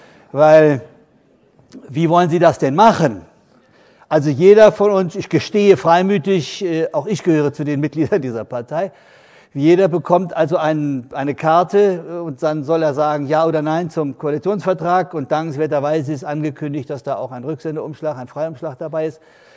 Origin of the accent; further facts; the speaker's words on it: Germany; ich komme ja nicht aus dem Rheinland oder vom Ruhrgebiet, sondern nur von der Elbe.